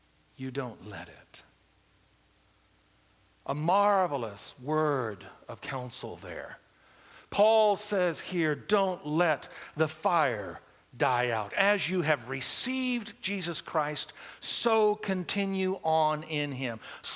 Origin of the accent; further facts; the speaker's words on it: United States; I thank God that I'm an American